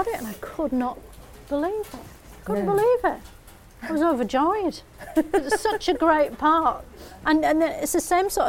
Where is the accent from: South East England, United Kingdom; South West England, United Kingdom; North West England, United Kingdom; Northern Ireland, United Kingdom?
North West England, United Kingdom; Bolton; Can I be in it? I'm from Bolton, you know.